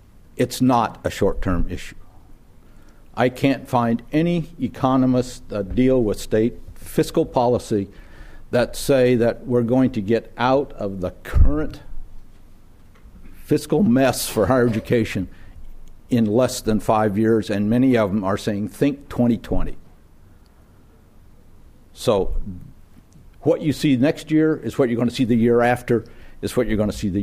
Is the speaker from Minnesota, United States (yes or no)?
no; Colorado, United States; I'm from Colorado. Let me tell you, you ain't seen nothing yet.